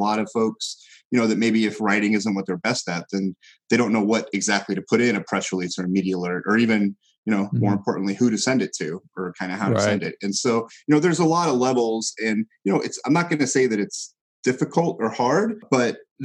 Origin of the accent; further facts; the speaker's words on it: St. Louis, Missouri, United States; moved away as an adult; I grew up in St. Louis. I grew up in the Midwest. I went to Mizzou and I wanted to move, you know, get to the coast.